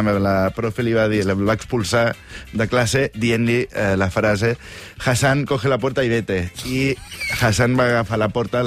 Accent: Badalona, Catalonia, Spain; És que soc de Badalona, jo igual ja ho sé.

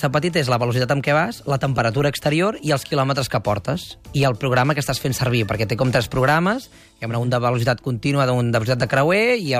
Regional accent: Granollers, Catalonia, Spain; Jo sóc de Granollers

